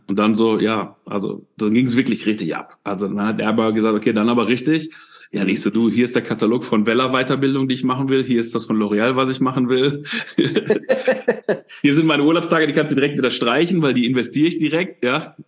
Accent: Dinslaken, North Rhine-Westphalia, Germany; also born or lived in Mülheim an der Ruhr; Ja, also bin da auch geboren, ich bin aufgewachsen in Dienstlaken, das ist so am Rand vom Ruhrgebiet.

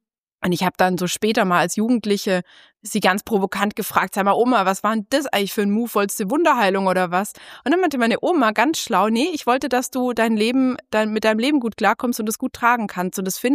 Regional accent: Baden-Württemberg, Germany; ich bin ja Schwabe, Schwäbin

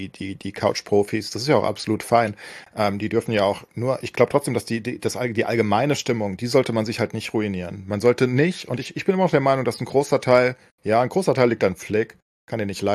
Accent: Frankfurt, Hesse, Germany; Und ich bin Frankfurter

